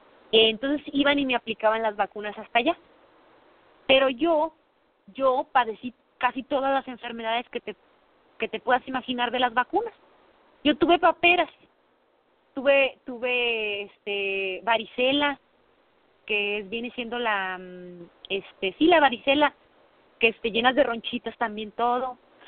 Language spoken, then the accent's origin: Spanish; Chihuahua, Mexico; born there; Yo nací el 10 de diciembre de 1988 en un pueblito escondido en la sierra y aquí en Chihuahua, ¿no? Entonces, donde yo nací, yo no nací en un hospital, nací en casa de mis abuelos.